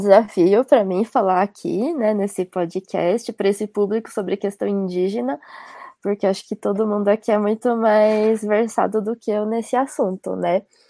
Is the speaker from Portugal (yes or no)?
no; Brazil; Por eu ter nascido e crescido no Brasil, eu acho que para mim foi um pouco mais difícil de ter essa percepção de mim e do meu povo como indígena, né?